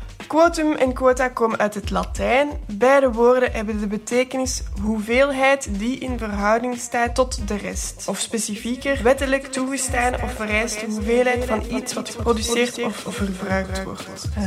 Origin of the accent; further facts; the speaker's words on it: Brussels, Brussels-Capital Region, Belgium; Allee, als ik zo rondloop, ik ben ook van Brussel, in Brussel, dan zie ik toch wel heel erg veel mensen met een migratieachtergrond.